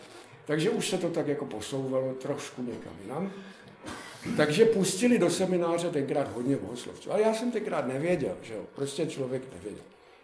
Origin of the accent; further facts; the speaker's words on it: Veselí nad Moravou, South Moravian Region, Czechia; protože my jsme oba z Veselí.